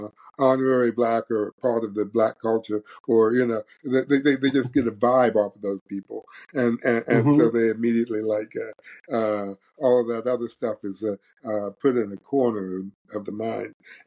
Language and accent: English; United States; seeing myself as an American and as a black person and trying to reconcile the two in every interaction.